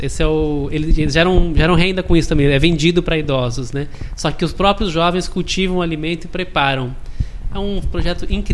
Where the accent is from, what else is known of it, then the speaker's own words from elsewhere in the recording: Santos, São Paulo, Brazil; da gente se conhecer enquanto santista, né, da gente que mora aqui do lado de cá dos morros